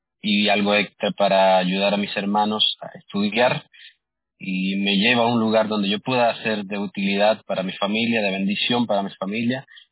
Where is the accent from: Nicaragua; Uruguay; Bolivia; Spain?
Nicaragua; moved away as an adult; now in New York, United States; Recuerdo, tenía 19 para 20 años y salgo de Nicaragua, mi país natal.